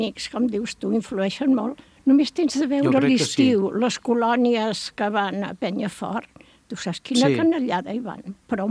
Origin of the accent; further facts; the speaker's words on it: Barcelona, Catalonia, Spain; jo de petita vinc al Poblenou i de petita ja em van portar a Sant Elies